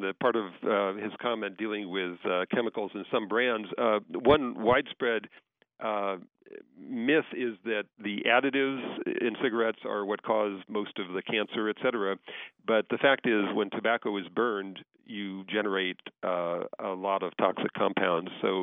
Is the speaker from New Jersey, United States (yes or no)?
no; Dayton, Ohio, United States; born there; I was born in Dayton, Ohio. Always nice to talk to fellow Buckeyes.